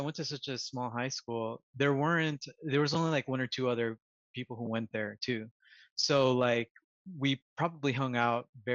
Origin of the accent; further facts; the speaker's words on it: Plantation, Florida, United States; Cause I grew up in Plantation, Florida.